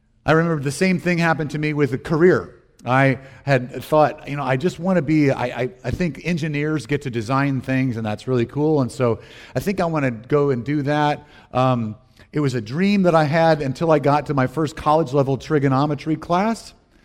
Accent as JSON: {"language": "English", "region": "Deep South", "country": "United States", "tie": "born or raised there", "said": "I grew up in the Deep South, in the Bible Belt."}